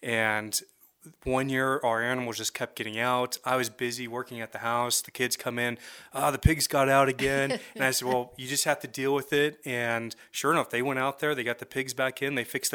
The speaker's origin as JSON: {"language": "English", "town": "Phoenix", "region": "Arizona", "country": "United States", "tie": "born or raised there", "moved": "as an adult", "lives_now": "Sandpoint, United States", "said": "Yeah, so I'm not originally from the Sandpoint area. I grew up in Phoenix, Arizona. And in 2018, in the wintertime, we moved up here and We love it."}